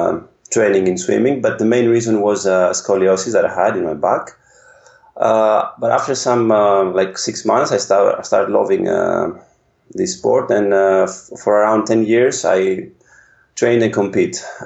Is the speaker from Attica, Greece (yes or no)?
yes; Athens, Attica, Greece; born there; English is a second language; I was born in Greece in 1981, Athens.